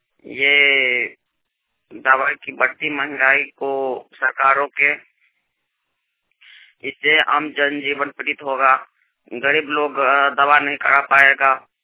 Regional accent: Pushkar, Bihar, India; ग्राम पुष्कर थाना घनश्यामपुर जिला दरभंगा बिहार का रहने वाला हूँ।

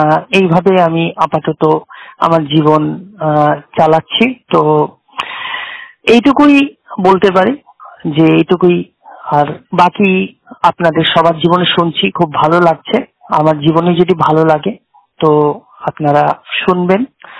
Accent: West Bengal, India; অশোকনগর জেলা উত্তর চব্বিশ পরগনা থেকে

